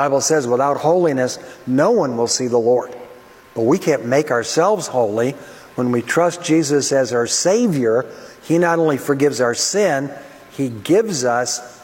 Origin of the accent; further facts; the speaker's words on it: Detroit, Michigan, United States; So I didn't grow up in a Christian home. I was born and raised in Detroit.